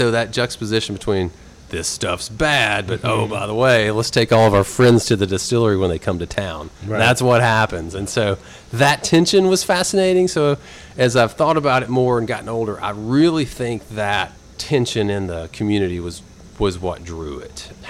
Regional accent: Lynchburg, Tennessee, United States; Say, where are you from? Say, Lynchburg. And they're like, Jack Daniel's.

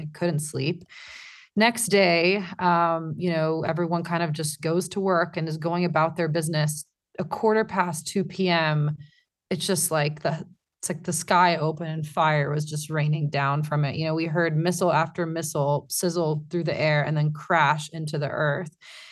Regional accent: United States; now in Lebanon; I'm Lebanese American. I grew up in the U.S. and moved here a year ago.

